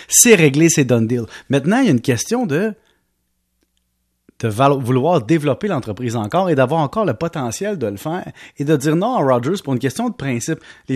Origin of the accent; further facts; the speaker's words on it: Quebec, Canada; le Québec, quand vous allez en région un peu, là, moi je viens d'Halifield